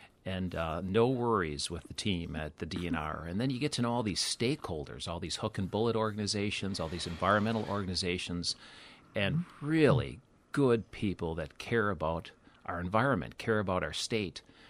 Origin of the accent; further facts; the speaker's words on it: Stevens Point, Wisconsin, United States; I grew up on the Wisconsin River in Stevens Point.